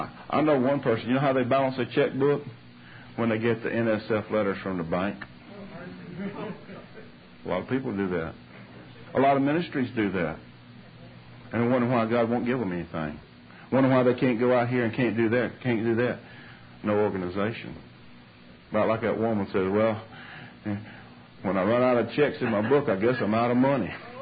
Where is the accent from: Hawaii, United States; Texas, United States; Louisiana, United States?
Louisiana, United States; Now, that's a little out of context, but y'all have to excuse me because I'm from Louisiana.